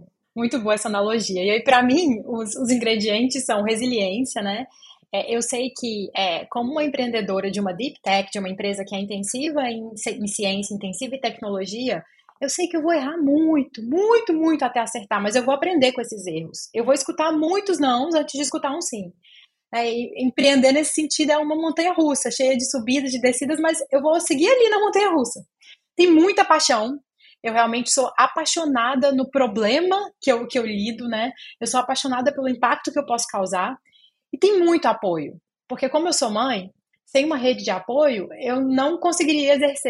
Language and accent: Portuguese; Goiás, Brazil; eu sou goiana, sou pesquisadora